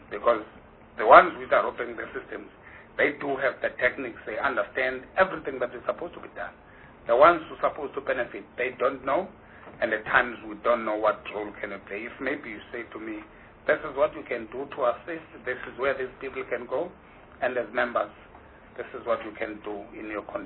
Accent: Grahamstown, Eastern Cape, South Africa; For instance, I'm from Grahamstown.

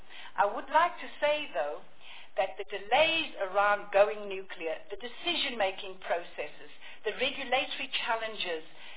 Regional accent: Western Cape, South Africa; I grew up in the Western Cape between two power stations, one coal and one nuclear.

